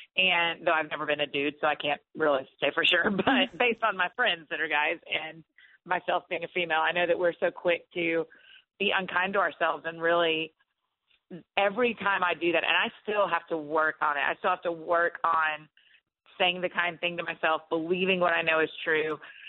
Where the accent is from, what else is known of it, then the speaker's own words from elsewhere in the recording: Atlanta, Georgia, United States; moved away as an adult; now in Nashville, United States; so for me, moving from my hometown in Atlanta to Nashville, Tennessee, that's only 3.5 hour drive away, was a really brave move for me and was really hard.